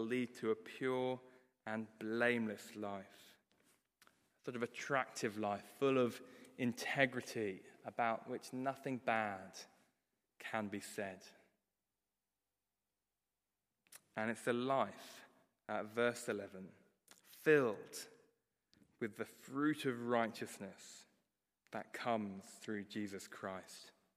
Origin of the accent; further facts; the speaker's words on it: England, United Kingdom; And I've found that a bit difficult, actually, as an English cricket fan.